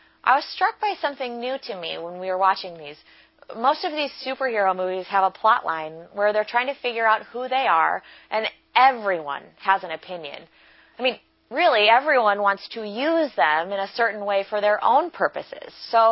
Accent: Chicago, Illinois, United States; moved away; You know, I'm from Chicago and did all of my schooling at North Park and grew up at a historic Covenant church till we moved out here, my husband and my two sons and I.

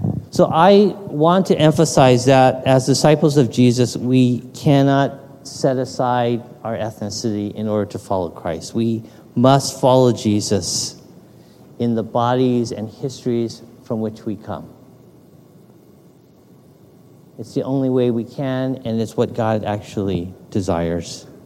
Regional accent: Los Angeles, California, United States; born there; Yes, I'm American. I was born here in Los Angeles, but I'm also of Japanese ancestry.

